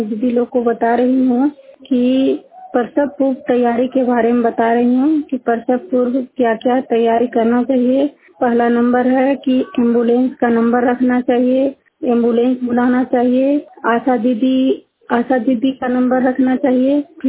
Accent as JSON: {"language": "Hindi", "town": "Juniyar", "region": "Bihar", "country": "India", "said": "मैं नालंदा जिला हिरसा प्रखंड के जुनियार गांव की निवासी हूं।"}